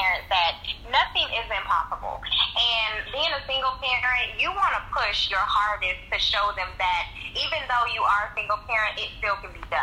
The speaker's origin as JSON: {"language": "English", "town": "Augusta", "region": "Georgia", "country": "United States", "lives_now": "Kuwait", "said": "I am originally from Augusta, Georgia, Georgia Beach, and I'm currently living in Kuwait."}